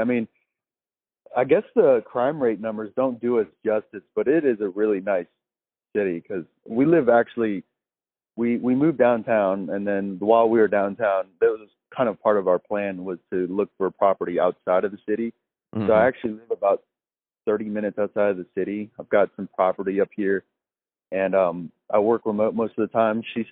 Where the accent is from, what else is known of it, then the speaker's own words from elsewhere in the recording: Louisiana, United States; now in Tennessee; Me and my wife, you know, we were pretty much just born and raised in Louisiana, and we're very outdoorsy people. And like Louisiana is pretty flat.